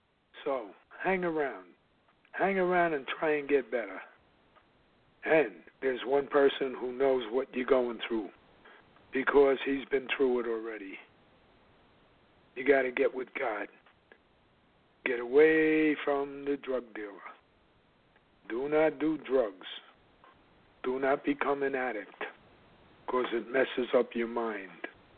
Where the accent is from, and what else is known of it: New York City, New York, United States; born or raised there